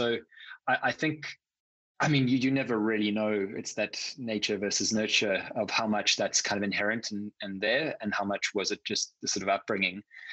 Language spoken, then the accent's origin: English; Cape Town, Western Cape, South Africa; I grew up in South Africa, in Cape Town, which is, for anyone that's been there or knows anything about it, it's a very outdoors sort of place.